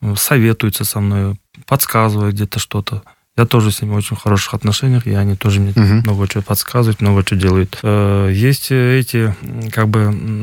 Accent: Kant, Chüy Region, Kyrgyzstan; Я как бы коренной житель, я там и буду жить, я там буду и работать, я там и буду умирать.

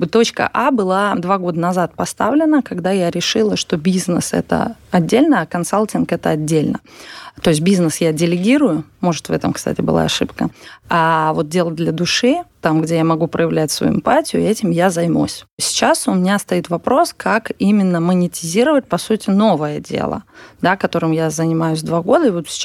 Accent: Latvia; но я же из Латвии.

